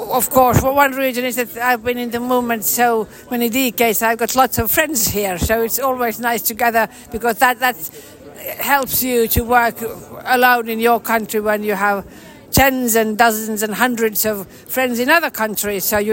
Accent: Finland; English is a second language; I'm from Finland

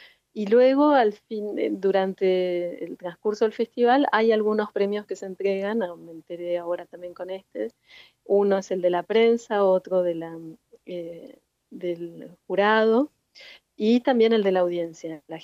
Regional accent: Argentina; yo vivo en Argentina, soy argentina. Mi madre nació en Alejandría, en Egipto, y mi abuela era alemana y nació en Alemania y vivió muchos años ahí.

